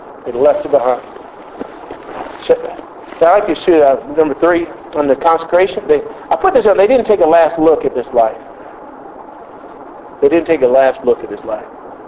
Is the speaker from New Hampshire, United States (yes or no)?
no; Texas, United States; I know people do that farther up north, but see, I'm from Texas.